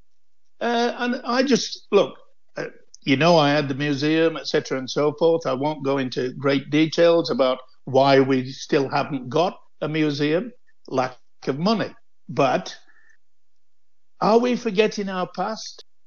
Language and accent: English; Dewsbury, Yorkshire and the Humber, United Kingdom; They were born and bred, all the family, in my hometown, Dewsbury.